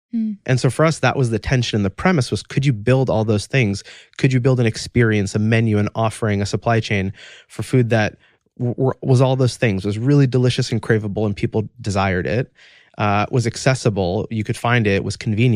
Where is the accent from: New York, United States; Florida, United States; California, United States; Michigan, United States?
New York, United States; and I'm from New York, they're from